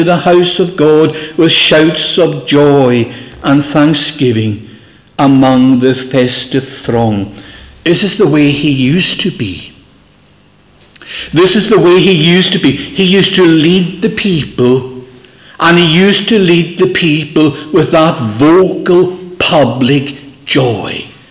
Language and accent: English; Scotland, United Kingdom; Growing up in Lewis, Saturday night was sacred.